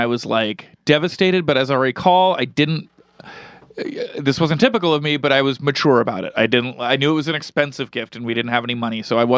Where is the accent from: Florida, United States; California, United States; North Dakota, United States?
California, United States; Growing up in California at the time, and having snow